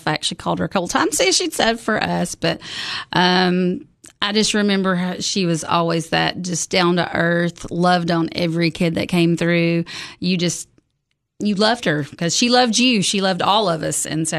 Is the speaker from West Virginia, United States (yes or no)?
no; Monterey, Tennessee, United States; And because I grew up here in Putnam County, so I'm a Monterey girl. I went to Monterey, went to Uffelman in Monterey High School.